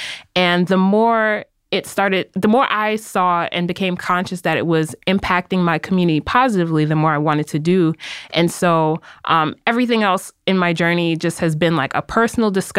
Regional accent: Brooklyn, New York, United States; I grew up in Bed-Stuy, Brooklyn, and just from being there and going to different schools.

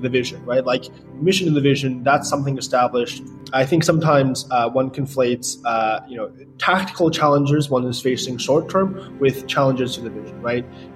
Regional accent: New York, United States; And he also spent time in New York, and I grew up in New York.

